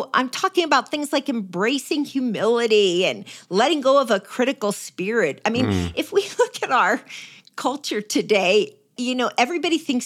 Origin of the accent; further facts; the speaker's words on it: New Jersey, United States; I grew up in New Jersey.